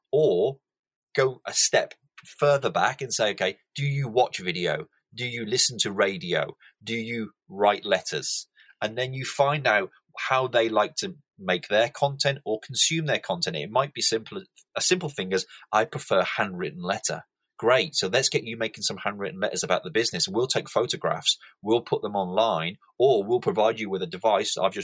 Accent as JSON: {"language": "English", "region": "Northwest", "country": "United States", "said": "I am a guy from the Northwest, however, living in the South at the moment."}